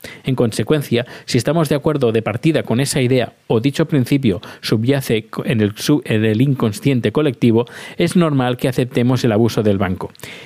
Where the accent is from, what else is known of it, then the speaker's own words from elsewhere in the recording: Terrassa, Catalonia, Spain; soy de Tarrasa, allá por los años 90